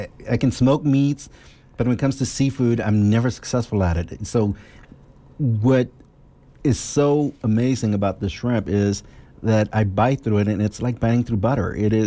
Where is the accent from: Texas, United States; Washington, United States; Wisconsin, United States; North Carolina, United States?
Texas, United States; Houston; It reminds me of growing up in Houston and walking around the neighborhood on a Saturday afternoon or a Sunday afternoon